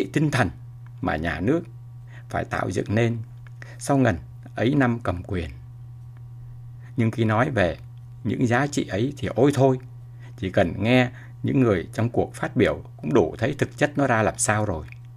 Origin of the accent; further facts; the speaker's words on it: Hanoi, Vietnam; moved away as an adult; also born or lived in Ho Chi Minh City; now in Vũng Tàu, Vietnam; Trong suốt thời gian dài dằng dặc kể trên, dài hơn cả thời kỳ tôi sinh ra và lớn lên ở Hà Nội 18 năm, hay trưởng thành ở Sài Gòn 21 năm